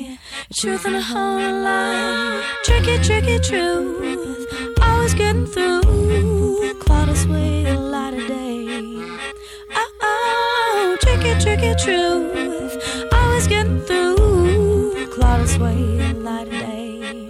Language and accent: English; Canada; We're Canadian. We'll get around to it eventually. We're not too fussed about things.